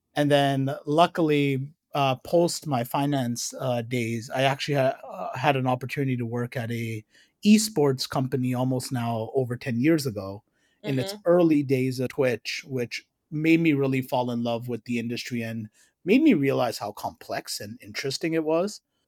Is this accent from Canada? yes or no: yes; Canada; now in United States; I am Canadian who lives in the US